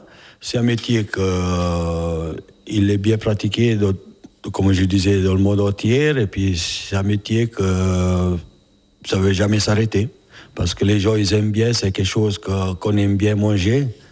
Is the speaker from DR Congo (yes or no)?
no; Italy; La pizza qu'on va savoir dans mon pays d'origine, l'Italie, c'est pâte à pizza.